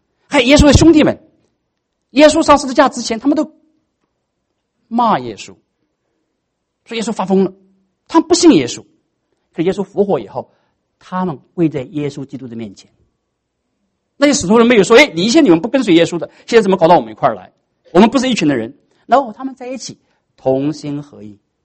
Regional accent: Northeast China, China; 按照我们东北人话，这是必须的，这是必须的

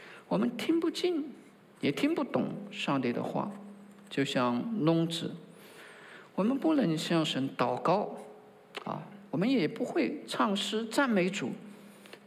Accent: China; 我们中国人在遭遇不公的时候，通常都会像屈原那样发出天问

